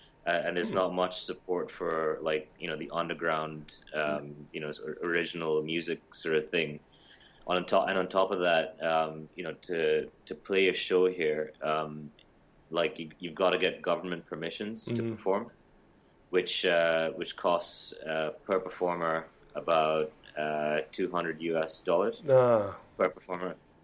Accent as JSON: {"language": "English", "country": "Sri Lanka", "lives_now": "Dubai, United Arab Emirates", "said": "Yeah, and I'm from Sri Lanka, and my parents moved out here in like 1980."}